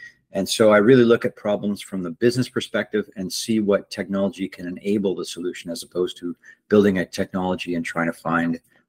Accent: Canada; So I like to say this is my fifth, and the first four, I'm from Canada.

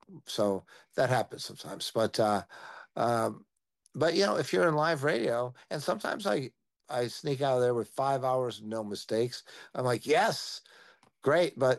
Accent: Chicago, Illinois, United States; I'm from Chicago, so when I'm getting down to a blues, I'm getting down in a Chicago sensibility.

